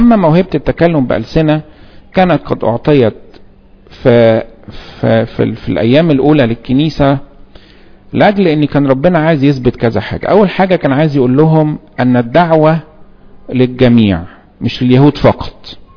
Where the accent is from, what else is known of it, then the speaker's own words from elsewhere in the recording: Egypt; واحنا مصريين بنتكلم عربي احنا كمان بنتكلم انجليش